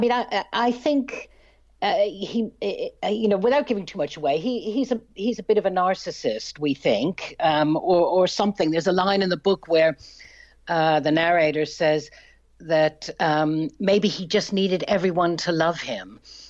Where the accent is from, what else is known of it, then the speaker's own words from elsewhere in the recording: Massachusetts, United States; Well, I grew up just outside of Boston